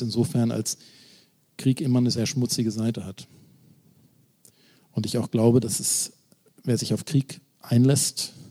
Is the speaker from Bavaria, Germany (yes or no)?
no; Lower Saxony, Germany; Daran merkt ihr, ich komme aus Niedersachsen.